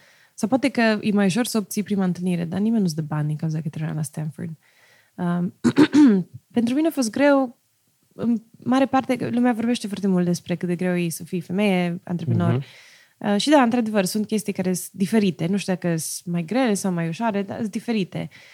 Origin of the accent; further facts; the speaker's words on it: Romania; eu, crescând în România, n-am nici mai vagă idee de baseball